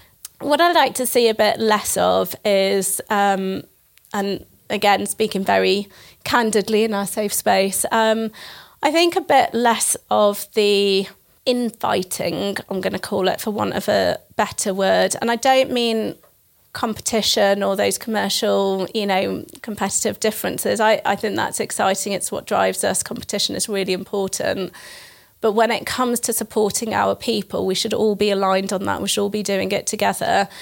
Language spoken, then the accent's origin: English; Manchester, North West England, United Kingdom; now in London, United Kingdom; I'm from Manchester and I moved to London for the job. And then I've stayed here ever since. It's very much my home.